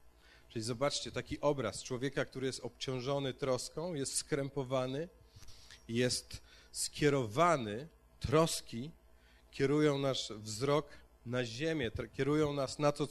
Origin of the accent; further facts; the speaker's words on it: Oława, Lower Silesian Voivodeship, Poland; jestem z okolic, stąd pochodzę z Oławy, także niektórzy z was, ktoś wie, gdzie leży Oława, tak?